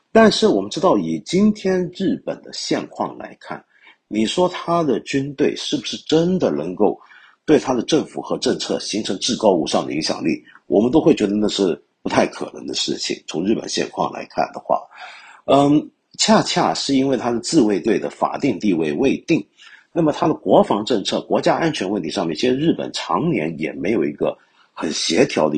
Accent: China; 我们中国人在讲我们中国网民自己怎么看

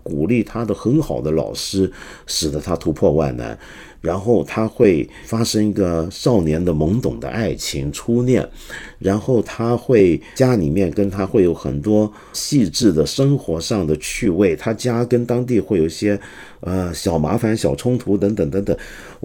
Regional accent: China; 那光是我们中国人里面，我们数下来从最早有

